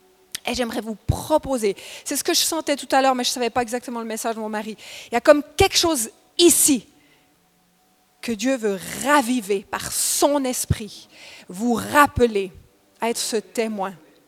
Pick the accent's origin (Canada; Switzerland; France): Switzerland; Et souvent, les Suisses, on est neutre. On a un passeport, on est neutre.